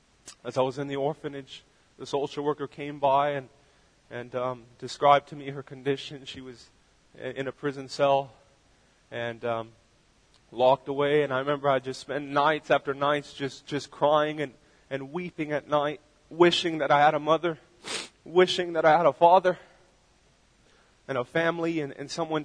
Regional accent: San Jose, California, United States; born there; And I was born in San Jose, California. And that's where I began my journey.

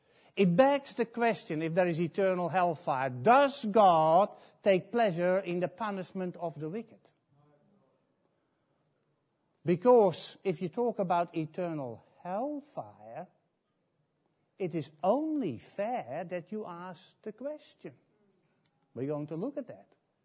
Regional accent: Netherlands; English is a second language; As you can tell, I come from Holland, you know.

